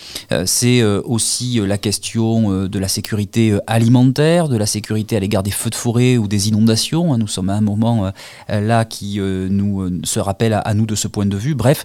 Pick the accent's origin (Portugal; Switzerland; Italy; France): France; Cahors, Occitanie; born there; Je suis né ici à Cahors il y a 40 ans de cela. Je suis profondément attaché à ma ville.